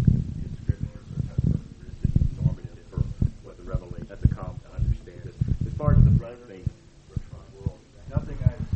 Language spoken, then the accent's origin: English; Midwest, United States; But I was raised in the Midwest, so let me tell you, it's different in a lot of other places.